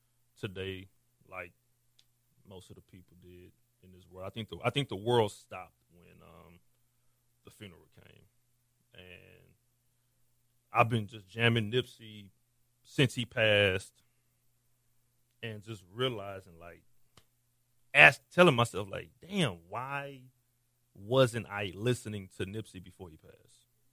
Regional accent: Houston, Texas, United States; I'm from Houston. I'm born and raised from here.

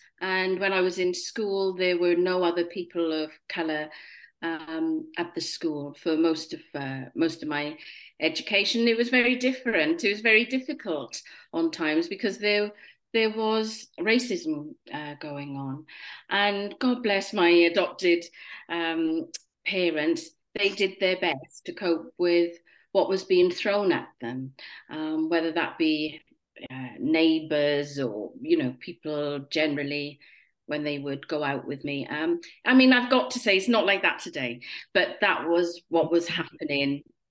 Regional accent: Wales, United Kingdom; now in London, United Kingdom; I'm actually born in the 1960s. But after being adopted and growing up, I grew up in Wales. I moved to London

